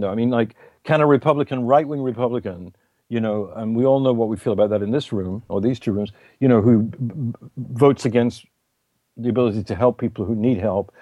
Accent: New York, United States; I'm not. I'm a New Yorker, which I'm proud of.

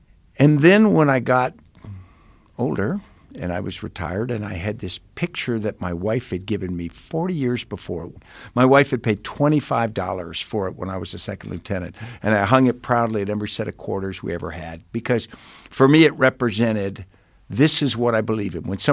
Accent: Virginia, United States; I grew up in Northern Virginia, not far from his boyhood home.

